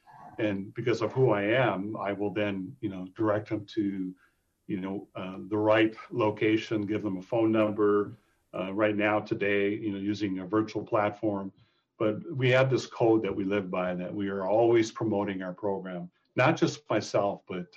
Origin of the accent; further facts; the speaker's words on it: United States; first language American Sign Language; So for me, my first language is ASL, American Sign Language.